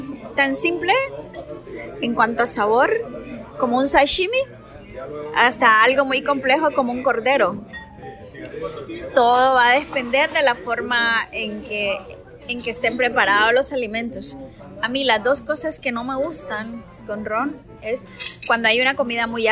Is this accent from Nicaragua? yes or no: yes; Nicaragua; moved away as an adult; now in Guatemala; Soy nicaragüense y me casé con un guatemalteco, por eso me fui a vivir a Guatemala.